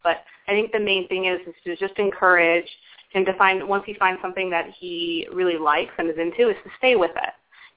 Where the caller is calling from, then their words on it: Illinois, United States; I'm calling from Illinois.